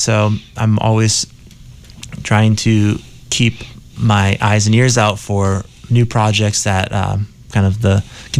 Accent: Marlboro, United States; I grew up in Marlboro

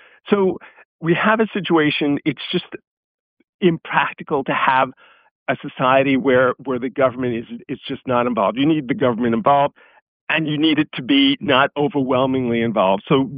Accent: New York, United States; I grew up in New York. That's a rule of thumb here.

